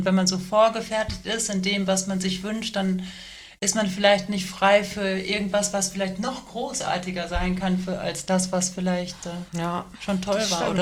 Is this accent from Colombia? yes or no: no; Serbia; now in Germany; Ich war jetzt auch, ich glaube, dieses Jahr mit der in meiner Heimatstadt in Serbien und ja.